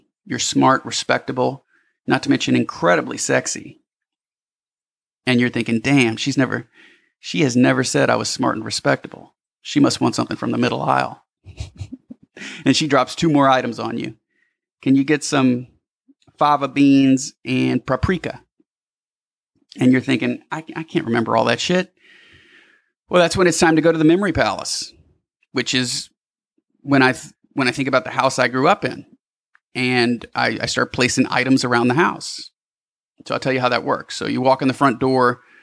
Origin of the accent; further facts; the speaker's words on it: Louisiana, United States; moved away; when I moved to Texas from Louisiana, I had to change my name because I would introduce myself.